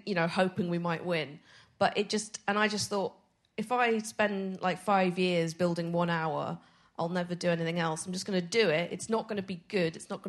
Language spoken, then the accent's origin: English; Edinburgh, Scotland, United Kingdom; Because I'm from Edinburgh and it doesn't cost me nearly as much money to do a show every year.